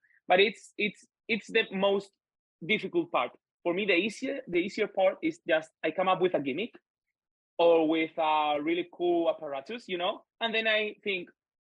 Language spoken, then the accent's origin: English; Spain; English is a second language; because I've been here in the Magic Circle from Malaga.